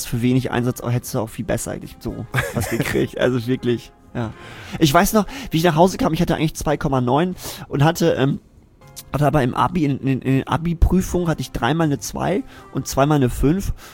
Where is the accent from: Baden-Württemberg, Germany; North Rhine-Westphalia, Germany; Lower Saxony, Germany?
Lower Saxony, Germany; Zeven; Ich komme aus Zeven, ja.